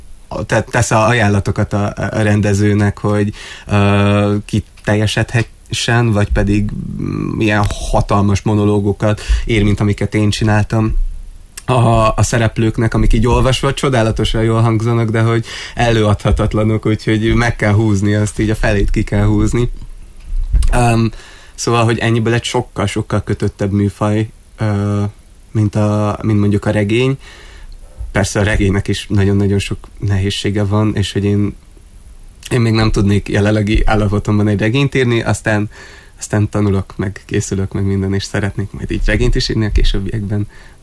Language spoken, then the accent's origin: Hungarian; Kecskemét, Bács-Kiskun, Hungary; born there; az Kecskeméttől, ahol én születtem, a 5 megyényire